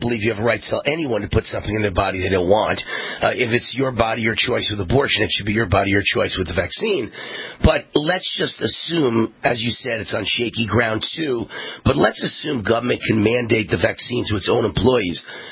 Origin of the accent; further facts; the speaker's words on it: Mount Vernon, New York, United States; now in Las Vegas, United States; a great all-around guy from my hometown, Mount Vernon, New York.